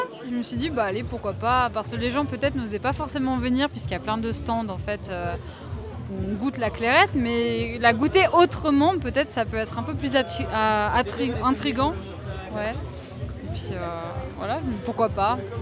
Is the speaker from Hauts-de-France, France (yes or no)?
no; Auvergne-Rhône-Alpes, France; now in Valence, France; La Haute-Savoie.